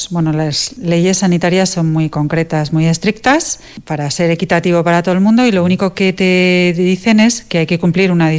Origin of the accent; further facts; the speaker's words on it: Irún, Basque Country, Spain; born there; now in Pamplona, Spain; yo nací en Irún, mi familia materna es de Irún, pero vivo en Pamplona por temas laborales